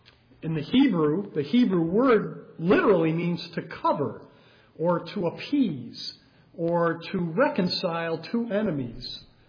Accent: Illinois, United States; Now, I grew up in Illinois, and we would take trips to Iowa

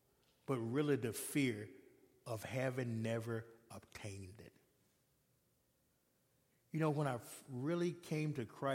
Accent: the South, United States; I'm from the South, like you said

